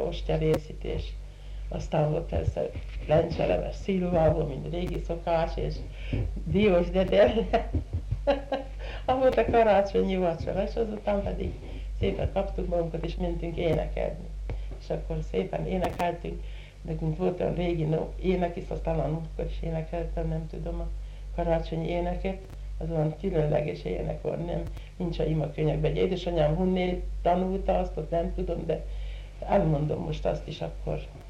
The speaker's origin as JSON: {"language": "Hungarian", "town": "Taksony", "region": "Pest", "country": "Hungary", "tie": "born there", "said": "Taksonyon születtem, 68"}